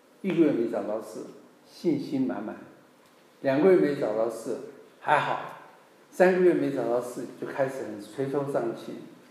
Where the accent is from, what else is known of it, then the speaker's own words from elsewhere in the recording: Danyang, Jiangsu, China; moved away; 那我当然也会回我家乡，家乡是江苏丹阳，我妹妹还在那里